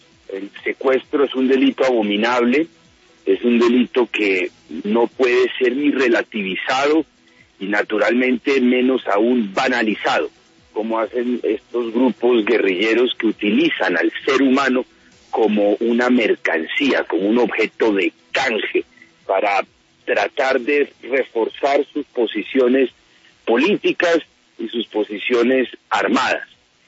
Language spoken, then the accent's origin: Spanish; Cauca, Colombia; Yo soy del departamento del Cauca y recorro permanentemente el Pacífico colombiano, los departamentos del Pacífico colombiano.